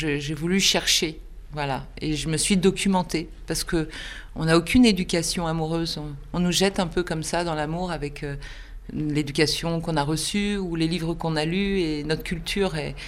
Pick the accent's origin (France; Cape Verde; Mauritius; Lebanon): France; Rouen, Normandy; moved away as an adult; now in Paris, France; Je viens de Rouen, je suis arrivée à Paris, j'avais 30 ans.